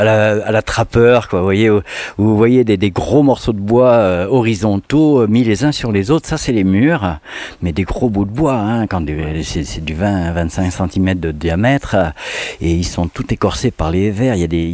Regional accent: Nieul-l'Espoir, Nouvelle-Aquitaine, France; born there; La Grenouillère qui se situe à Nieul-l'Espoir, dans le Poitou, juste à côté de Poitiers, à 11 km de Poitiers. Voilà, ça c'est la focalisation sur l'endroit. Après, on en est parti, moi j'en suis parti, j'avais 2 ans et demi je crois.

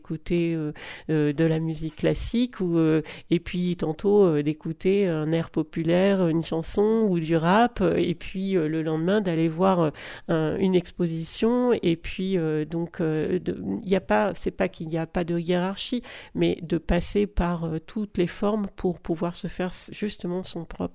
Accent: Valence, Auvergne-Rhône-Alpes, France; parce que je suis de Valence

